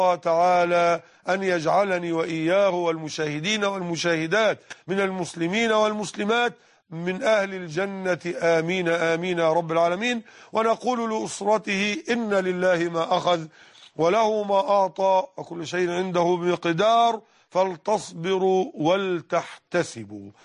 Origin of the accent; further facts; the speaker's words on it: Mit Hadid, Dakahlia, Egypt; في بيتي بقريتنا ميت حديد منية النصر دق أهلية مصر